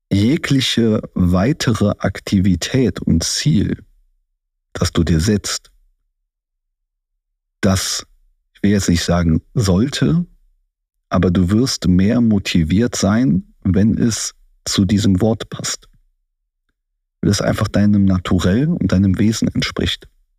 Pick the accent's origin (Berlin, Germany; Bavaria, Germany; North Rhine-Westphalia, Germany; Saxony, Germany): North Rhine-Westphalia, Germany; Cologne; Ich bin im Prinzip in Köln groß geworden. Bin in Köln aufgewachsen. Seit ich denken kann, bin ich Kölner. Kann Kölsch sprechen. Bin auch mit der kölschen Sprache auch aufgewachsen. Meine Großeltern haben Kölsch gesprochen.